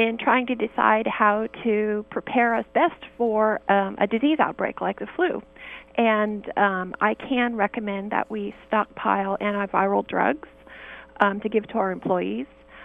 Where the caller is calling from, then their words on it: San Francisco, California, United States; San Francisco.